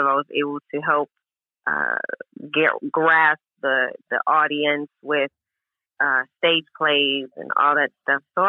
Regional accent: Los Angeles, California, United States; also born or lived in Paris, California; I'm a native from Los Angeles, and so I'm born and raised Cali girl. And I, you know, grew up in Paris, California, where, you know, I got to see some amazing things.

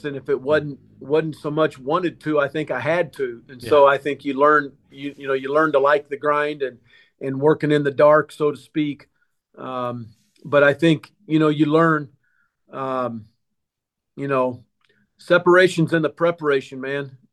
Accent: Sallisaw, Oklahoma, United States; Yeah, I grew up in Sallisaw, Oklahoma, as you know, a small town and two parents.

